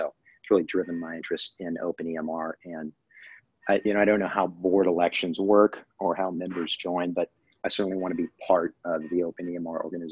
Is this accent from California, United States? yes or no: no; Texas, United States; So I grew up in Texas, and I live at Austin right now.